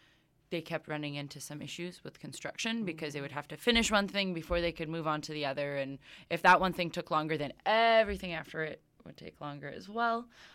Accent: Canada; also born or lived in Iran; So I was born in Iran. I moved to Canada with my family when I was about 5.

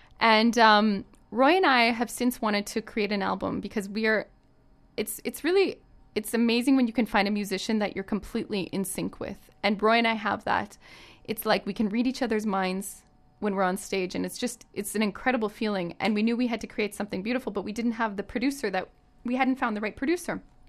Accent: Plum Coulee, Manitoba, Canada; And my hometown is called Plum Coulee, and I called it From Coulee to Carnegie.

